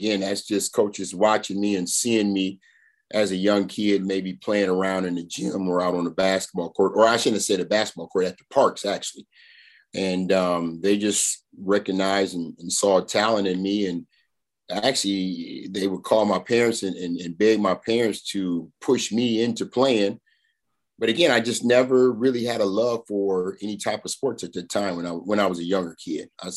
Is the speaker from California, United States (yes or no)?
no; Toledo, Ohio, United States; Yeah, I grew up in Toledo, Ohio, man, before I went off to Columbus, Ohio to go to Ohio State University.